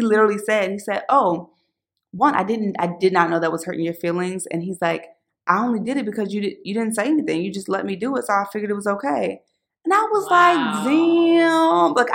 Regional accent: Philadelphia, Pennsylvania, United States; I know back when I was growing up in Philly, you know, just as a young girl

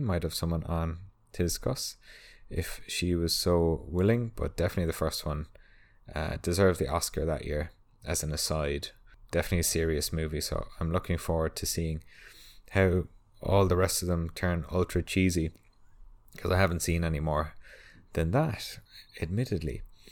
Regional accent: Ireland; I'm allowed to say that because I'm Irish

